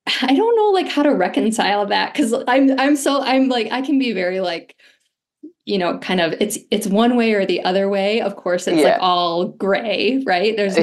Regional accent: New York, United States; So we had 2 years in Georgia. I'm from New York State. And then we moved back to New York and we were there for a few years.

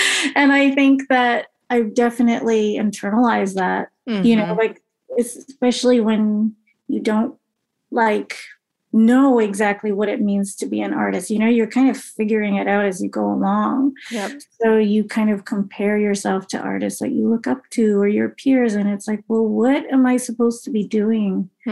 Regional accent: Toronto, Ontario, Canada; Yeah, I was born and raised first in the East End of Toronto, like off the Danforth, Greek town.

